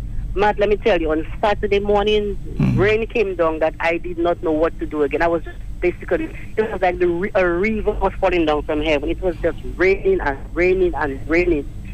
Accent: Dominica; I was raised in Dominica.

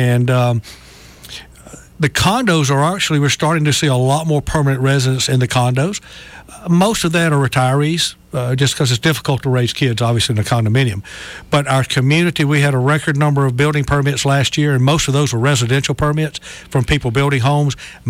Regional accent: Mobile, Alabama, United States; Mobile. But my parents had a place in Bear Point in Orange Beach since the 60s. So I call it dual citizenship.

